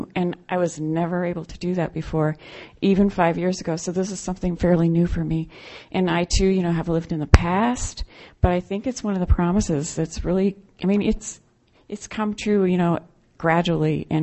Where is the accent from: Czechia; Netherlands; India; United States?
United States; Ames, Iowa; also born or lived in Minneapolis; I'm an alcoholic from Ames, Iowa, and I actually started my recovery in Minneapolis at St. Mary's and lived there for a while.